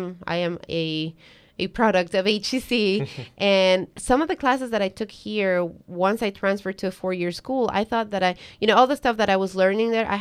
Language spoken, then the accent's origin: English; Ecuador; English is a second language; So so I'm originally from Ecuador, right?